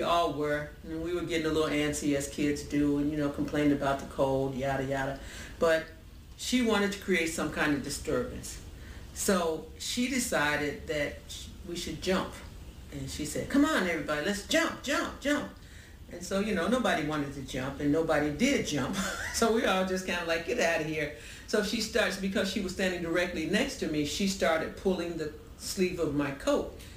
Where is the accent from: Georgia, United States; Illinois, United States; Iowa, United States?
Illinois, United States; Chicago; I was raised and born in Chicago, Illinois. And when I was 12 years old, I went to the local grammar school like everybody else.